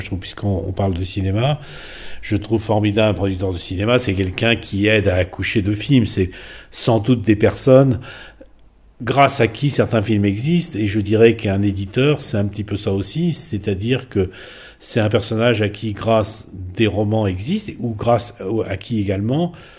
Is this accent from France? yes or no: yes; Paris, Île-de-France, France; j'ai grandi à Paris. Bon, mon père était conducteur au métro, ma mère était vendeuse chez Boucherat, et... Donc c'était un monde ouvrier, populaire, et j'ai grandi à Paris.